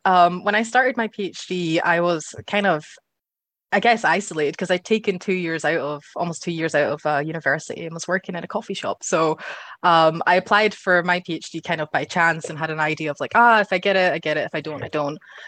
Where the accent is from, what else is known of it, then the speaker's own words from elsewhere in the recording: Scotland, United Kingdom; I got a little bit of joy out of the fact that I am also Scottish